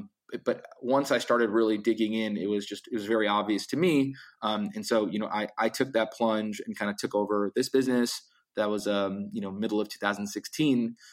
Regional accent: Boston, Massachusetts, United States; I grew up in Boston to come to Los Angeles, you know, very frequently during my college years

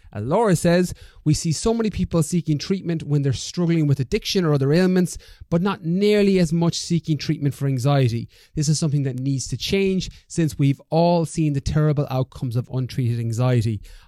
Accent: Ireland; As Irish people, we don't tend to be the best to be like, I have a problem.

